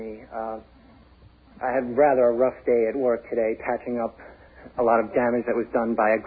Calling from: Lake Ronkonkoma, New York, United States; I'm calling from Lake Ronkonkoma.

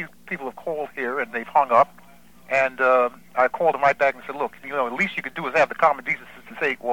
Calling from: New Jersey, United States; Okay, I'm calling from New Jersey

